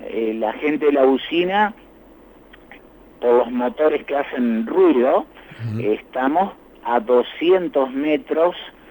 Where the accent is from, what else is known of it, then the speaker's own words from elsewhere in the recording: Paraná, Entre Ríos, Argentina; En mi caso soy de Paraná